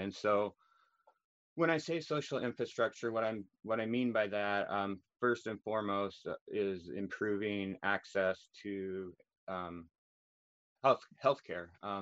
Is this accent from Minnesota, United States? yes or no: no; Ketchikan, Alaska, United States; I'm 35 years old. I'm from Ketchikan, Alaska. Like the other candidates, I too was born and raised here.